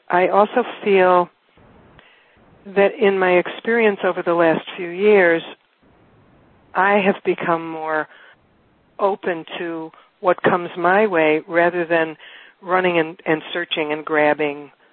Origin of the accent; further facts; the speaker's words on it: Ohio, United States; now in Chicago, United States; I moved to Chicago from Ohio